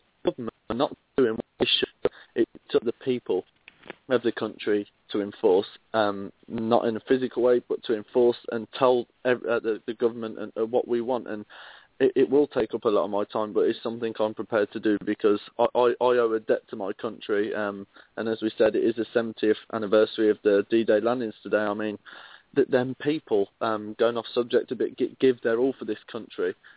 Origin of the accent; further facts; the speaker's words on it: England, United Kingdom; born there; On paper, I was born in Britain.